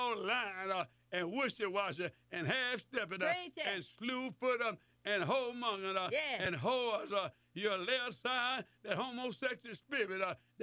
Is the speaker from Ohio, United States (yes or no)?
no; Mississippi, United States; Hey, you want some black-eyed peas. I'm from Mississippi.